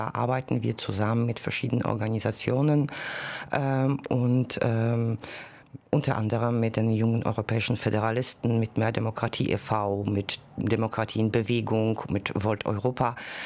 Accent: Poland; Ich komme selber aus Polen, ich weiß, was es bedeutet, Pass haben zu müssen, damals noch aus dem nicht demokratischen Polen, mit Grenzen, mit allem.

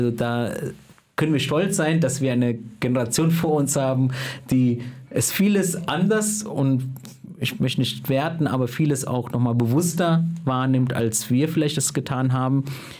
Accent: Neuss, North Rhine-Westphalia, Germany; Und dann habe ich dann immer ganz selbstverständlich gesagt, aus Neuss.

